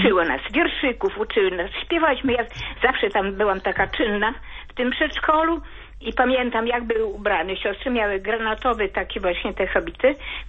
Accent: Lviv Oblast, Ukraine; now in Poland; ja pochodzę z Kresów, tam z diecezji lwowskiej.

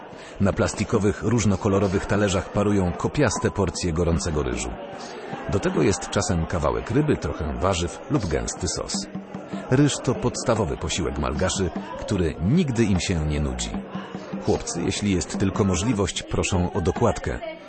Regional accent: Madagascar; now in Poland; Jestem klerykiem salezjańskim z Madagaskaru.

